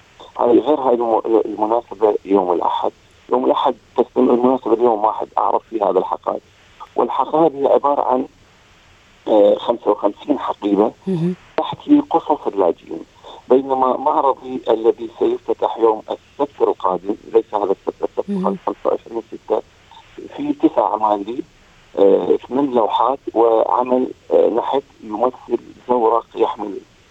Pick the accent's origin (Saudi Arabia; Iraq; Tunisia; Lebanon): Iraq; also born or lived in Jordan; now in Australia; والهجرة الثالثة التي حدثت لي هي عندما غادرت العراق إلى عمان وسكنت في الأردن 12 سنة، بعدها هاجرت من الأردن إلى أستراليا. في 2005 وصلت إلى أستراليا، والآن أصبحت 17 سنة أنا أقيم في أستراليا.